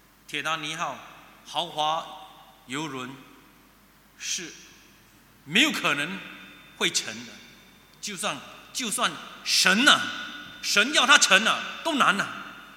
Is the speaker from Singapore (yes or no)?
yes; Singapore; 我就是新加坡人，很典型的新加坡人。